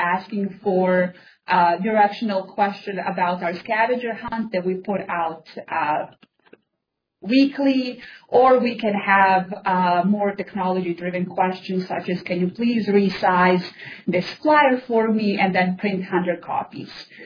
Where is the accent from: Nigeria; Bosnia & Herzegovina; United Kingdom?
Bosnia & Herzegovina; English is a second language; now in Utah, United States; I am originally from Bosnia, Kansas accent, but I have been resident of Utah for the past 17 years.